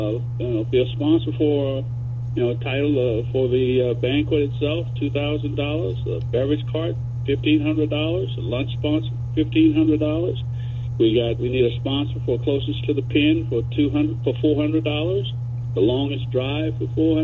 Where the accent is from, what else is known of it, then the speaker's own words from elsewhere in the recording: Montgomery, Alabama, United States; Yes, I'm from Montgomery, Alabama.